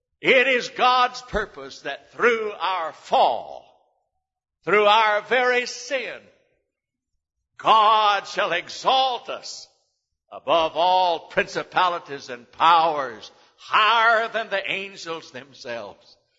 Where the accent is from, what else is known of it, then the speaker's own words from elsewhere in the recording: United States; born there; How is it I was born here in America? I had nothing to do with that at all.